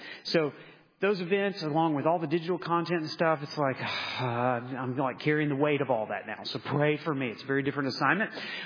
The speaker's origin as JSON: {"language": "English", "town": "Lawton", "region": "Oklahoma", "country": "United States", "tie": "born or raised there", "moved": "as an adult", "said": "I told you that I grew up in Lawton, Oklahoma, and I met the Lord there."}